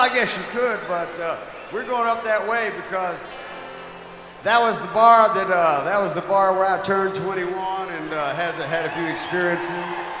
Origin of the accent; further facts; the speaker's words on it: Gulf Shores, Alabama, United States; back where I grew up in Gulf Shores, Alabama. Home of the infamous Florabama Bar.